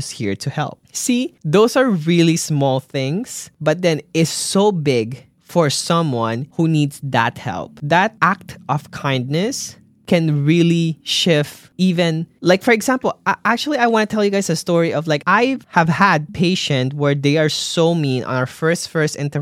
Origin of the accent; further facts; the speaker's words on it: Canada; We're very multicultural in here, and so many other more that I am proud as a Canadian.